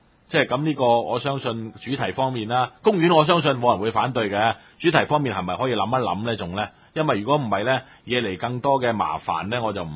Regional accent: China; 當然啦，作為中國人一定係好支持嘅

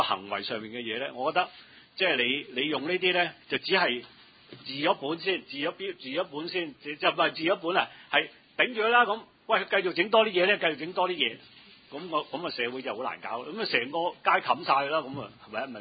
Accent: China; 即係我諗，我哋中國人不嬲諗嘢，我哋有時就係從個本去着手。

